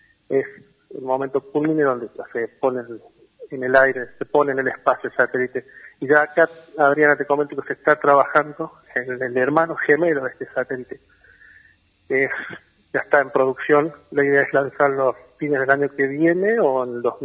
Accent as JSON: {"language": "Spanish", "town": "Chilecito", "region": "La Rioja", "country": "Argentina", "tie": "born or raised there", "also_born_or_lived": "San Juan", "said": "yo nací en San Juan y muy chico, a los 2 años, ya me fui a vivir a Chilecito, así que me crié allá en Chilecito. Soy chileciteño por opción"}